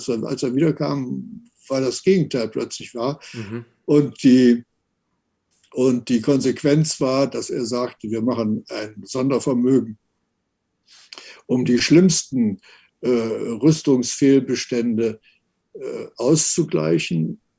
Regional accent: Germany; Und auch das sage ich als Deutscher

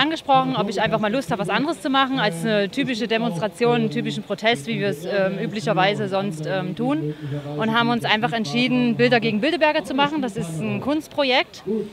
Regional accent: Dresden, Saxony, Germany; Es ist so, dass ich gebürtige Dresdnerin bin. Ich bin hier geboren, lebe hier seit 28 Jahren

